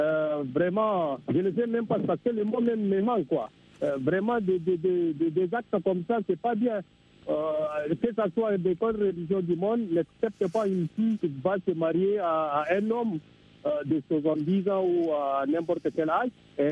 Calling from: Chad; Je suis tchadien. … au Tchad.

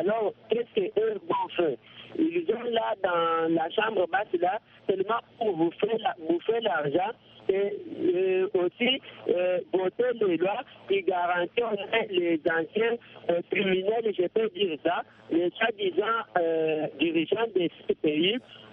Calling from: DR Congo; Ici, chez nous, en République démocratique du Congo

